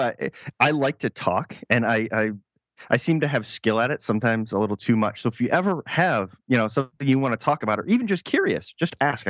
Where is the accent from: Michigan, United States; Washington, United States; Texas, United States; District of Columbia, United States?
Michigan, United States; Well, I'm from Michigan.